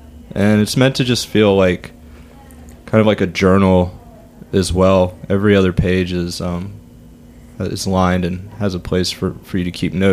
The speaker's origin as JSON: {"language": "English", "region": "the South", "country": "United States", "tie": "born or raised there", "said": "My love of beans comes from growing up in the South."}